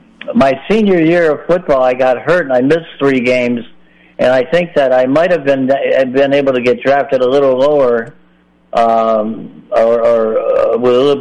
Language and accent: English; Detroit, Michigan, United States; my number one idol was Al Kaline growing up in Detroit.